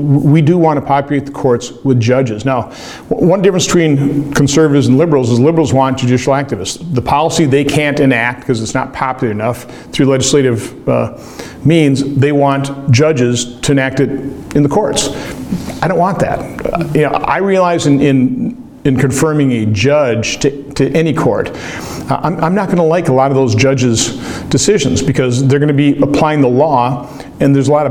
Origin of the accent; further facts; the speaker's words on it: Minnesota, United States; Now, I'm originally from Minnesota many, many years ago, and they are nice people.